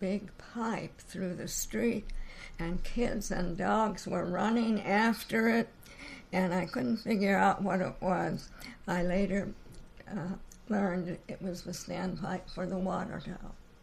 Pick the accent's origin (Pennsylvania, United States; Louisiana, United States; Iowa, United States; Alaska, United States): Iowa, United States; Ellsworth; I was born and raised near Ellsworth, Iowa, down about 20 miles from Ames.